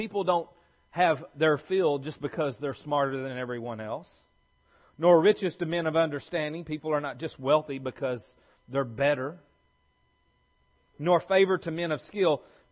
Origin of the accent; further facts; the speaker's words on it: Alabama, United States; now in Texas, United States; People in Alabama, I can't say we because I'm a Texan now, right?